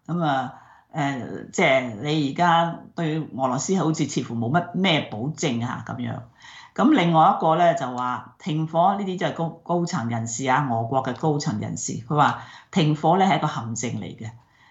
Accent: Hong Kong

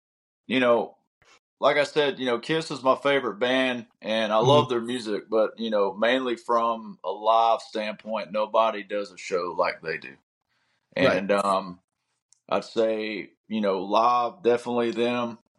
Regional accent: Georgia, United States; Growing up in Georgia, the 90s, heavily influenced by that.

